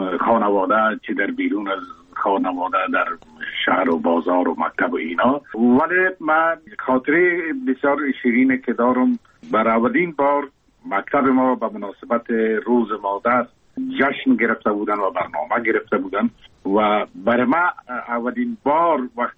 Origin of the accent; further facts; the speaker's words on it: Kabul, Afghanistan; من زاده کابل هستم، در شهر کابل تولد شدیم، در اونجا رشد یافتم.